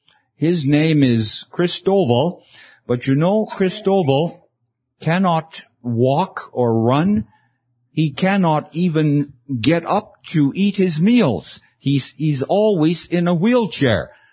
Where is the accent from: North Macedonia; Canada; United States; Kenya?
Canada; Now I come from Canada, and I'm going to ask a question.